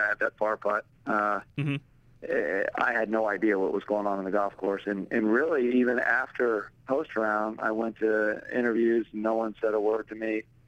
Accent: Pennsylvania, United States; my parents grew up in the Pittsburgh area, I'm from Pennsylvania, so to do it there kind of in front of a home crowd was a lot of fun.

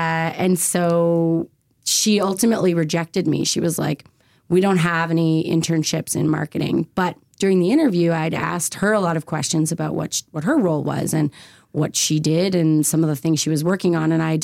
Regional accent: Goderich, Ontario, Canada; Like I grew up in Goderich. Ottawa was the first city I lived in outside of Goderich.

